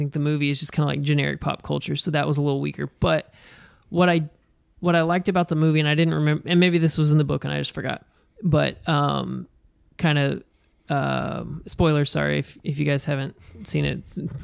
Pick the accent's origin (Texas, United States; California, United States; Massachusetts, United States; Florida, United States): Texas, United States; Well, being here is very different, because like at home, I'm from Texas, like we can carry guns or you got to have a license, right?